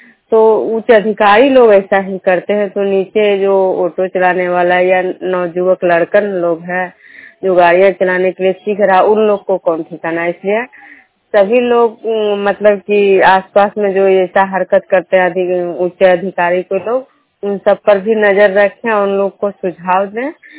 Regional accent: Bihar, India

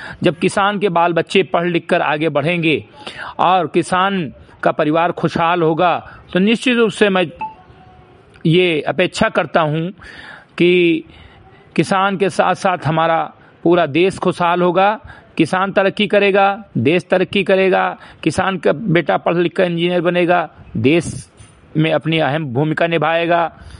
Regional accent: Simrigarhi, Uttar Pradesh, India; ग्राम सभा सिमरीगढ़ी विकासखंड मेनपुरवा जनपद बहराइच का मूल निवासी हूं

